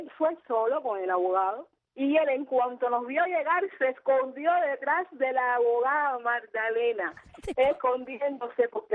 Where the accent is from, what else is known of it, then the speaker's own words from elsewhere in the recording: Havana, Cuba; nosotros somos de La Habana Vieja